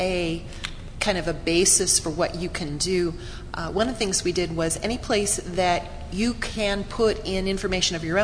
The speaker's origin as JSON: {"language": "English", "region": "New Mexico", "country": "United States", "said": "since I'm from New Mexico. Well, you know, we have towns in our, Santa Fe is getting ready to celebrate its 400th anniversary, so I think we've got some pretty old records in New Mexico, too."}